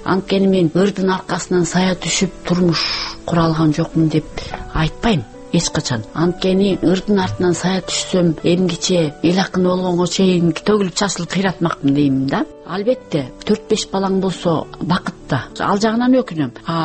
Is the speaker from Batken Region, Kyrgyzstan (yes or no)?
no; Bosteri, Issyk-Kul Region, Kyrgyzstan; Бостеринин тоолорунда көгүртүр көлдүн жээгинде бактылуу балалыгым өткөн.